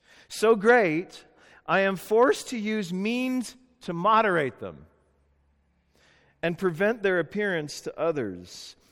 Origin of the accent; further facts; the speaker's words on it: California, United States; Well, we're from California, okay? We're used to the sun.